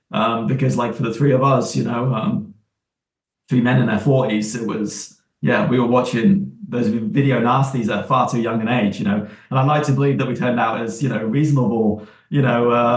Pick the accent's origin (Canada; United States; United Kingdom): United Kingdom; England; And for us, it was like growing up in England